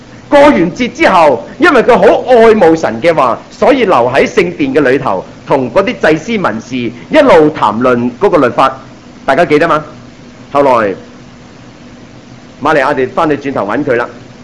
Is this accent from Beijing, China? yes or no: no; Guangdong, China; 我们广东人最明白，一成了年出来做事，广东话说什么呢？